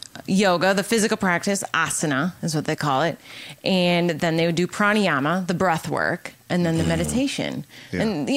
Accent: Wisconsin, United States; I grew up in Wisconsin, small town.

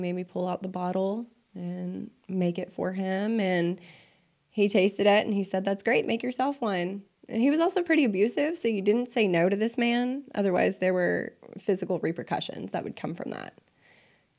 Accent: Atlanta, Georgia, United States; born there; Okay, well, I was born here in Atlanta in 91, so I'm 28. I'll be 29 this year.

